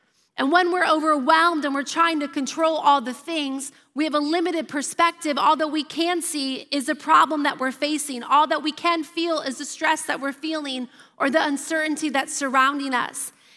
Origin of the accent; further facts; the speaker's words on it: Ohio, United States; except I know it's not God's will that he's a Michigan fan and I'm from Ohio.